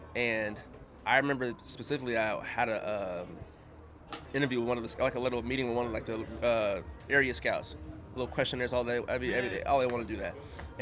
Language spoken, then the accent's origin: English; Oakland, California, United States; I'm from Oakland, California. It started there. I mean, I grew up playing every sport.